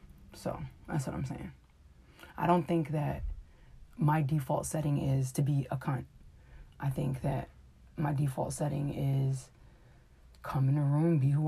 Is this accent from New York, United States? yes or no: yes; Brooklyn, New York, United States; But, okay, so I'm from New York. I'm going to say that. And I grew up in Bed-Stuy.